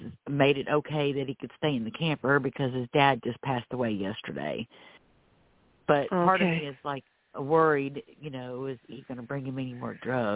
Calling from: Florida, United States; Yes, it's … I'm calling from Florida.

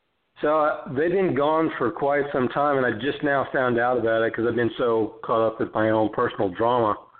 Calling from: Las Vegas, Nevada, United States; from Las Vegas.

